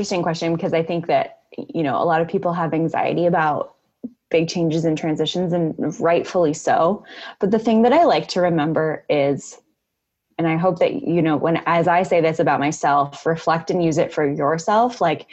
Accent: California, United States; now in Minnesota, United States; I live in Minnesota right now. I'm born and raised in California, and we just went through a snowpocalypse

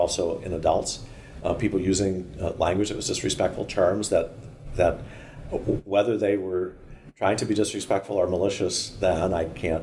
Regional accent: St. Louis, Missouri, United States; growing up in St. Louis, I did not have the benefit where we lived of interaction with people of other races on a regular basis.

